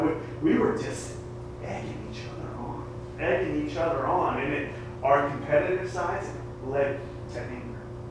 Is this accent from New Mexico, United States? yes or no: no; Amarillo, Texas, United States; I got to travel to my hometown of Amarillo, Texas.